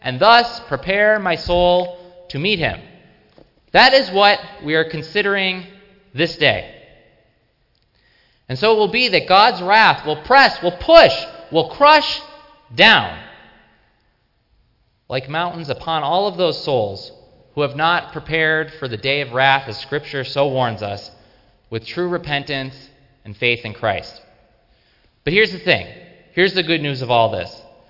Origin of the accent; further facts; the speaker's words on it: East Hampton, United States; I grew up in East Hampton